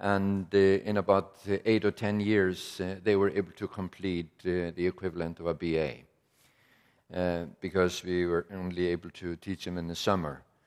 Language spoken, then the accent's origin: English; Iceland; actually, I come from Iceland, and it isn't nearly as cold as the name seems to suggest.